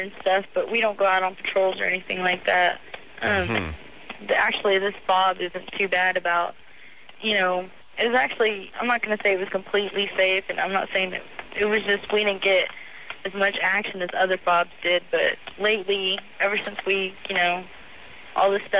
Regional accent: Texas, United States; I'm from Texas.

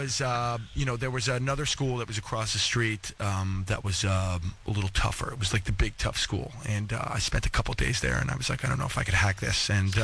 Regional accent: New York City, New York, United States; I'm from New York City. I was going to a school called Clinton School for Writers and Artists.

